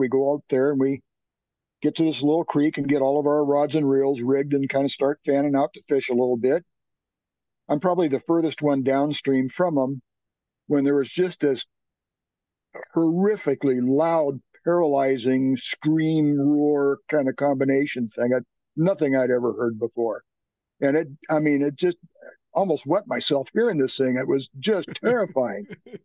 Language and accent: English; Seattle, Washington, United States; So in 1969, I was growing up in Seattle.